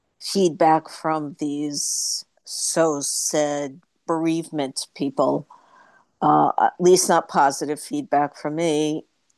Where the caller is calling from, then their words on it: New York, United States; I'm calling from New York.